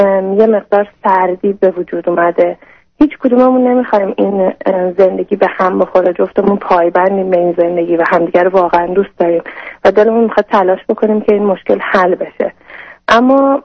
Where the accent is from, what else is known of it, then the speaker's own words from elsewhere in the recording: Iran; now in Canada; از ایران مهاجرت کردیم اینجا، خانواده من هم همینجا زندگی میکنن، کانادا هستن.